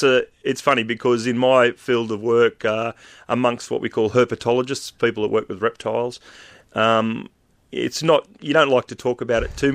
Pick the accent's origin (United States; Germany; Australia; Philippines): Australia; Penrith, New South Wales; well, I grew up in Western Sydney at a town called Penrith.